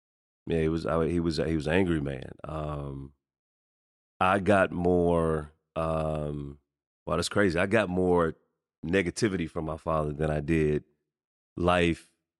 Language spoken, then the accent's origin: English; Texas, United States; also born or lived in Chicago, Illinois; So I'm Chicago born, but I'm Texas raised.